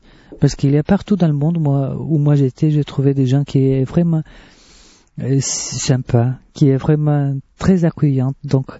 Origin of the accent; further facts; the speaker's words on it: Argentina; born there; French is a second language; moved away; Moi, je peux pas dire aussi que moi, je viens de l'Amérique latine. Bon, c'est sûr que moi, je suis né là-bas